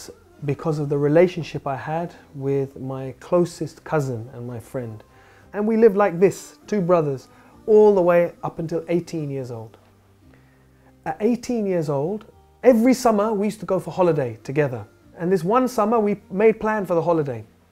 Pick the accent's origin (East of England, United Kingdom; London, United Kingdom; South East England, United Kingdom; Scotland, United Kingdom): London, United Kingdom; I was born here in London. In fact, only a few hundred meters from here. I've always lived in London all my life. My father came here from India in the 1940s, but his family were originally from Hijaz area of Arabia. But my mother's family are Irish.